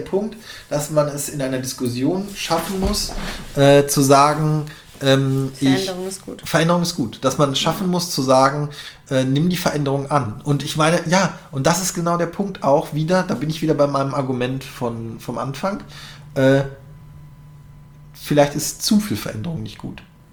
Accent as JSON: {"language": "German", "region": "North Rhine-Westphalia", "country": "Germany", "lives_now": "Berlin, Germany", "said": "Ich komme aus NRW und mein bester Freund damals in NRW, wir haben uns ein bisschen aus den Augen verloren, nachdem ich nach Berlin gezogen bin."}